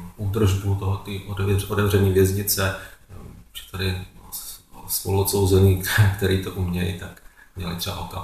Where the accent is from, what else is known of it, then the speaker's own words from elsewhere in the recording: Prague, Czechia; vzhledem k tomu jsem z Prahy, tak aby byl ještě aspoň blíž k Praze ohledně nějakých návštěv.